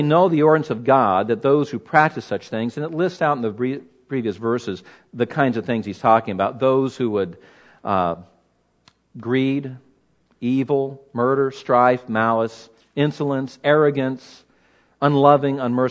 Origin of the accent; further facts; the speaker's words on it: Los Angeles, California, United States; I'm from Los Angeles, and we'd only been out here a year then.